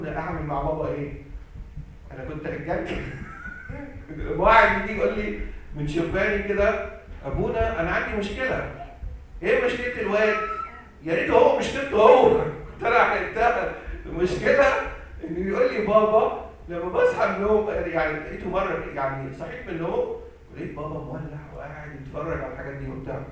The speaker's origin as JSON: {"language": "Arabic", "country": "Egypt", "said": "احنا كدكاتره مصريين وانا اتعلمت في كليه الطب"}